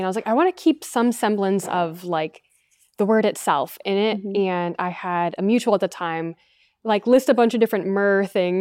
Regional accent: France; And we're French, we come from France

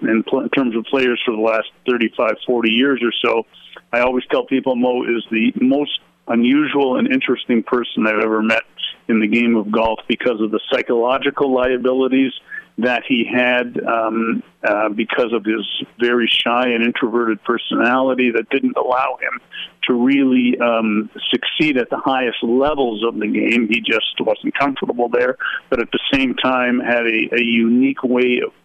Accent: Toronto, Ontario, Canada; when I was 13 years old growing up in Toronto

